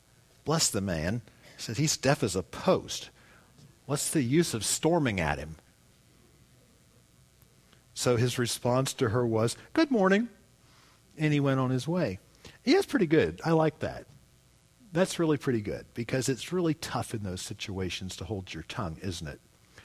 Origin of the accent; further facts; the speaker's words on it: Kentucky, United States; I grew up in Kentucky. I know how they are.